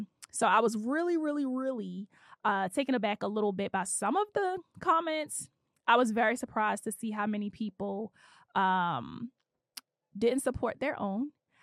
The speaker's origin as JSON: {"language": "English", "town": "Baltimore", "region": "Maryland", "country": "United States", "moved": "as an adult", "lives_now": "Los Angeles, United States", "said": "I am from the inner city. I'm from Baltimore, Maryland. I relocated to Los Angeles, California."}